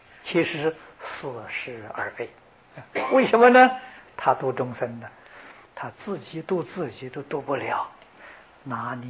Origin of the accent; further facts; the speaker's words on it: China; 我们中国人常讲，人死了就做鬼了。